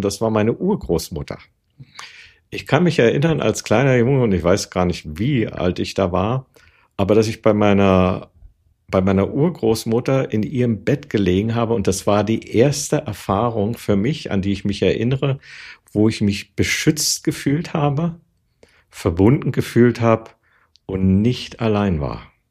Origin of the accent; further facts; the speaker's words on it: Berlin, Germany; Ich bin im sozialen Wohnungsbau aufgewachsen. Ich bin ja 1958 im Oktober geboren und in den 60er Jahren dann in Berlin aufgewachsen.